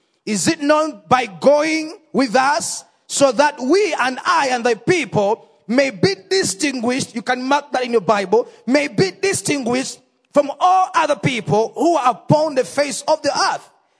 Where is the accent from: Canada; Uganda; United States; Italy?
Uganda; I come from Uganda, as you've heard. I am married. I have one little daughter, 9 months. So I'm going back home to meet my family.